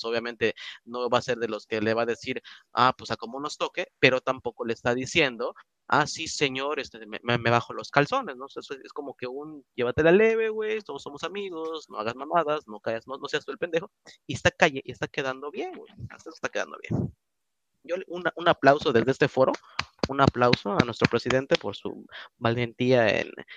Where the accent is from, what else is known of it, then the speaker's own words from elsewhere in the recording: Mexico; Les lamento informarles que todos somos mexicanos, estemos dentro o fuera del territorio